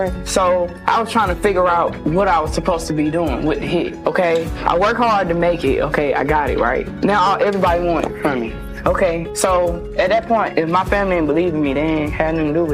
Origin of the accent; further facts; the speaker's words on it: Atlanta, Georgia, United States; Well, I'm from Atlanta, Georgia, and for me growing up, it's just as much as you hear rappers talking about killing and shooting